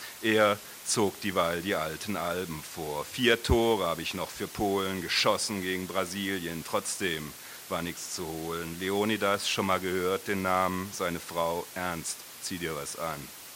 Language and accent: German; Karlsruhe, Baden-Württemberg, Germany; Und als kleiner Junge in Karlsruhe habe ich Autogramme gesammelt